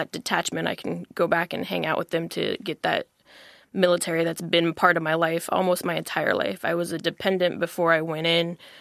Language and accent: English; Maryland, United States; because I am now living back where I grew up in Southern Maryland